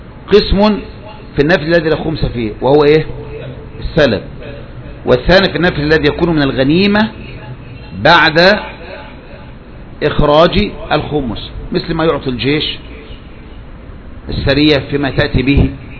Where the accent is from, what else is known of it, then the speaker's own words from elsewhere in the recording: Upper Egypt, Egypt; ده عندنا في الصعيد، ده عندنا مش عارف ايه